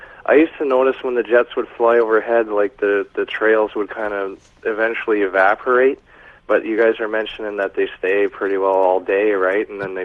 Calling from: British Columbia, Canada; I'm calling from the Fraser Valley in British Columbia.

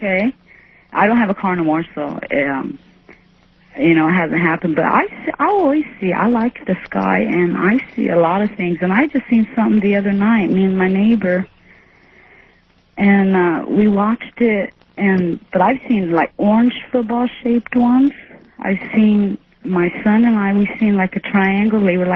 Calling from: Merced, California, United States; Hi, I'm calling from Merced, California.

